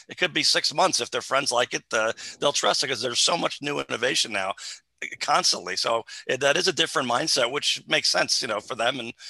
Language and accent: English; New Jersey, United States; yeah, I'm from New Jersey also, Ed